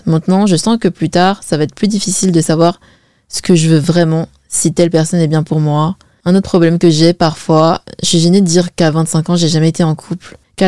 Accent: China; moi, je suis chinoise et chez les Chinois, on se marie, mais archi jeune.

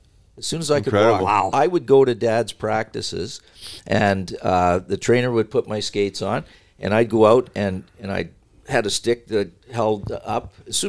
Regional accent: Canada; I'm a Canadian, eh?

